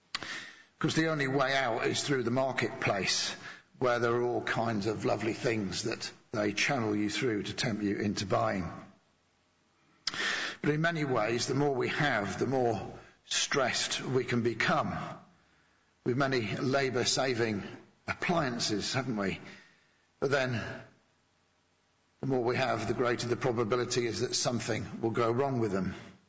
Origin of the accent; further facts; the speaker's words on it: Yorkshire and the Humber, United Kingdom; also born or lived in Luton; which always pleases me as a Yorkshireman.